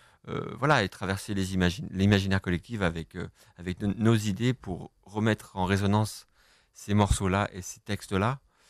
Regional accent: France; En tant que Français, attaquer la musique orientale, c'est quand même, si on a un petit peu la tête sur les épaules, c'est quand même un nouveau monde énorme, quoi.

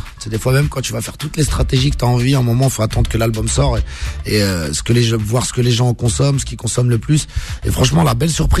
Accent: Casablanca, Casablanca-Settat, Morocco; tous les deux, on est originaire de Casa, et c'était ce truc qui nous reliait tous les deux

